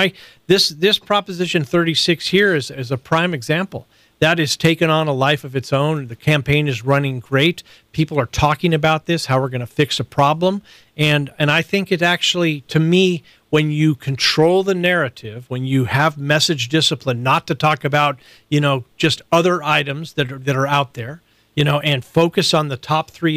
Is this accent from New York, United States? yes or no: no; California, United States; You know, I'm from California